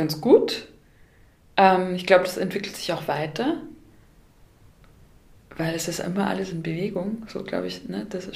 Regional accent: Bavaria, Germany; moved away as an adult; ich habe mich für Graz entschieden, weil das relativ nahe an Bayern war und ich komme aus Bayern

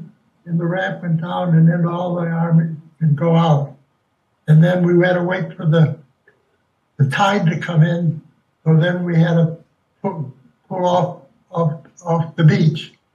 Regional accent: Chicago, Illinois, United States; I was born in Chicago, Illinois, 1925. I went to Nash School. When I graduated from Nash School, I went to high school, Austin High School.

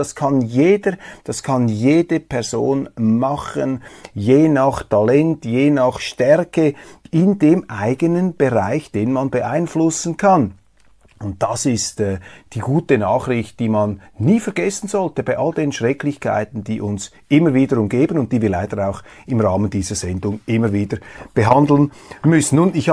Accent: Switzerland; Ich kann nämlich gar nichts dafür, dass ich hier lebe, dass ich als Schweizer auf die Welt gekommen bin und nicht in einer anderen Gegend auf diesem Planeten.

